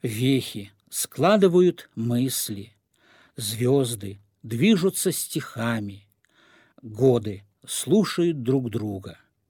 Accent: Usikirkko, Leningrad Oblast, Russia; Это как раз деревня Усикирка финская, да, расшифровывается как «Новая церковь» на Карельском перешейке

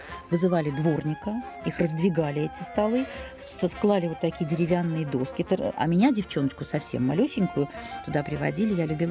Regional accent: Saint Petersburg, Russia; born there; Родилась в Ленинграде

